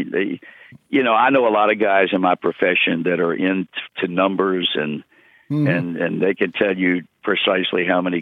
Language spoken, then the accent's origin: English; Virginia, United States; moved away as an adult; also born or lived in North Carolina; now in Cincinnati, United States; being a guy who was born and raised in the South in Virginia and went to school in North Carolina and worked in that state and went back to Virginia and then came to Cincinnati from there.